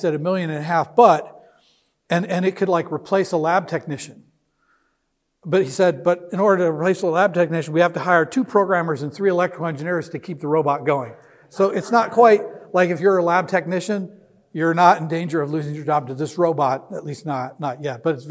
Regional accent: Naperville, Illinois, United States; I'm from Naperville, so it's assuming that I'm interested in stuff about Naperville.

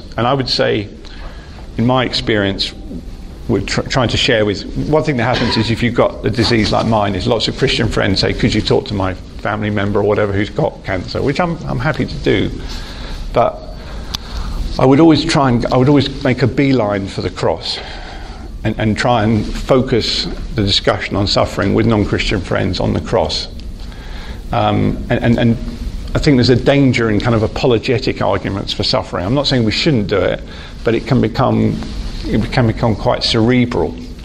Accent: East of England, United Kingdom; Very near where I was brought up in Hertfordshire, about 50 years ago

